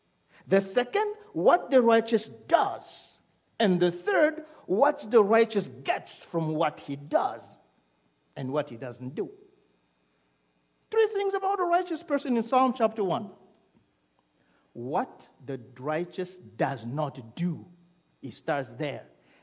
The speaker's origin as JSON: {"language": "English", "country": "DR Congo", "first_language": "French", "second_language": "English", "said": "originally I am from Congo. You understand that from my accent. So I speak French, but I love preaching in English too."}